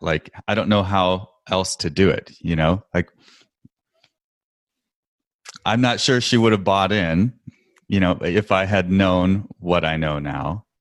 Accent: Portland, Oregon, United States; my wife and I worked in Washington, D.C. I'm from Portland

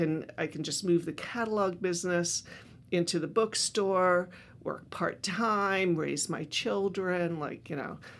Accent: Massachusetts, United States; now in Montclair, United States; Outside of Boston.

